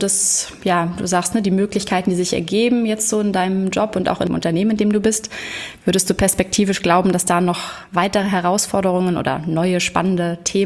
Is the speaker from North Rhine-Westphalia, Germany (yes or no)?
no; Hamburg, Germany; heute aus Hamburg, meiner Heimatstadt.